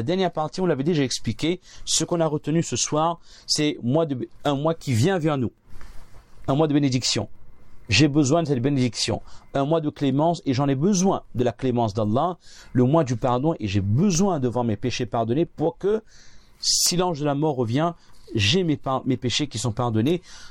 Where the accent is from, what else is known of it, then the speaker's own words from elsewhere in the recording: France; En tant que bon français, on va demander tout ça.